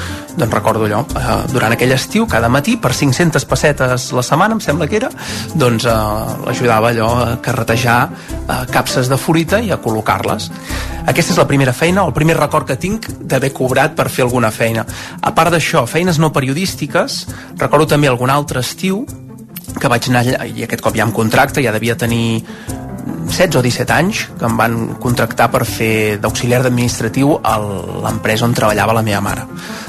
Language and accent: Catalan; Santpedor, Catalonia, Spain; tinc 39 anys, sóc de Santpedor